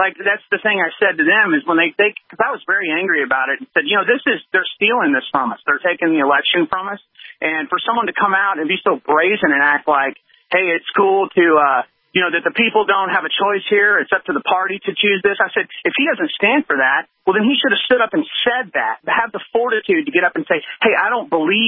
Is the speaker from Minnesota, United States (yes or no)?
no; Mount Pleasant, Texas, United States; I'm a delegate here in the state, and I'm actually from Mount Pleasant, Texas, where I'm from